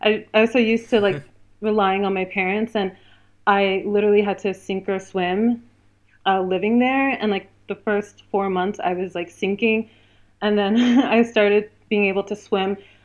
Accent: Columbia, Maryland, United States; to all come to this area of Maryland. And I feel like because of growing up in Colombia

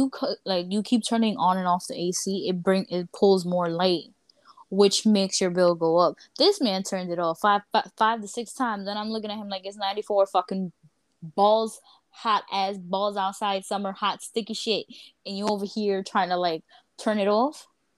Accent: Dominican Republic; I'm like, I don't give a fuck. I'm from the Dominican Republic. That bitch is hot.

